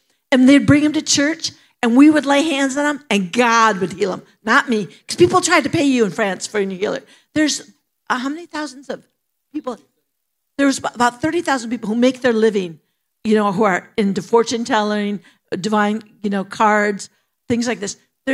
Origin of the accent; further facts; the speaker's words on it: Minnesota, United States; also born or lived in Indiana / Illinois; I come from a small town. I'm a Hoosier. I was born in Indiana, lived there 1 year, lived in Illinois till I was 8, and then northern Minnesota.